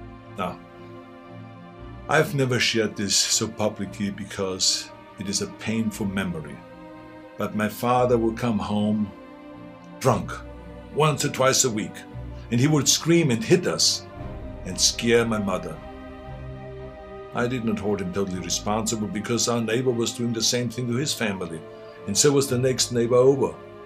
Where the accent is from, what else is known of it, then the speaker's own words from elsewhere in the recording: Austria; I grew up in Austria.